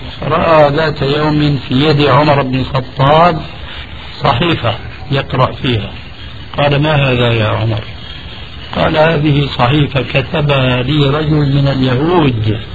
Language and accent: Arabic; Syria; عندنا في سوريا